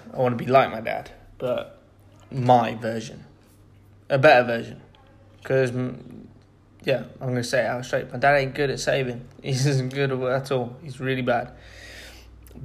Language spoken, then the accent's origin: English; United Kingdom; I'm British